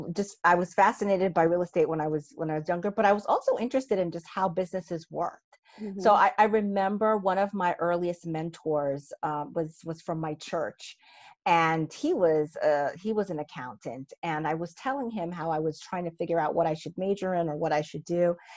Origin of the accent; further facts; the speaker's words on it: New York City, New York, United States; So, I'm in New York City. So I grew up in New York, always surrounded by buildings.